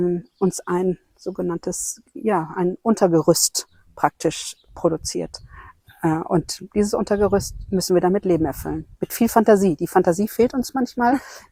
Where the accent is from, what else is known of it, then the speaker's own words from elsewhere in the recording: North Rhine-Westphalia, Germany; born there; Der hat mir ja schon mal den Grund gegeben, dass ich hierher ziehe, denn ich komme gebürtig ja aus Nordrhein-Westfalen. Das ist ja schon sehr weit weg.